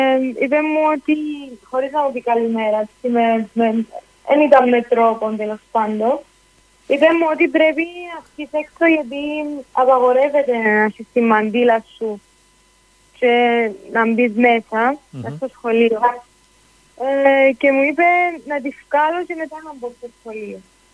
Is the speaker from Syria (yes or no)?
yes; Syria; ερώτησε μου από ποια χώρα είναι, και είπα ότι είμαι από τη Συρία.